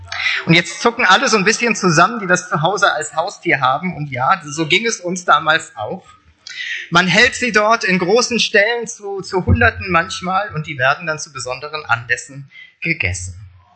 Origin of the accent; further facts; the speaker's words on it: Falkensee, Brandenburg, Germany; der Rest meiner Familie, meine Frau und meine zwei Jungs sind in meiner Heimatstadt Falkensee